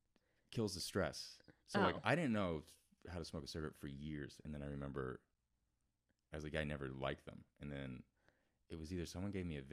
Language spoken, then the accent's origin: English; Seattle, Washington, United States; I'm from Seattle, so it was fun to get back up there.